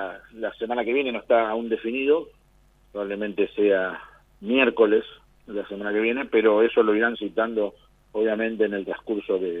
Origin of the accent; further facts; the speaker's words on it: Rosario, Santa Fe, Argentina; Nosotros como rosarinos tenemos que estar orgullosos de eso.